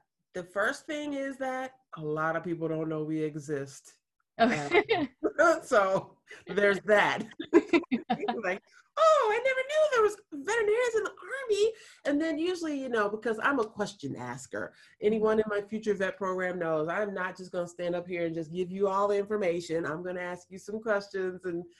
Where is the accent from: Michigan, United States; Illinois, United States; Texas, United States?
Michigan, United States; Grand Rapids; running up and down my street, my hometown in Grand Rapids